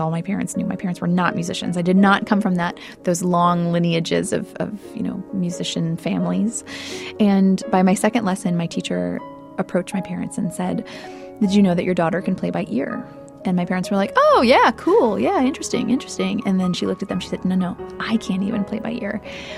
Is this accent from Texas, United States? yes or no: no; Minneapolis, Minnesota, United States; I grew up in the Twin Cities.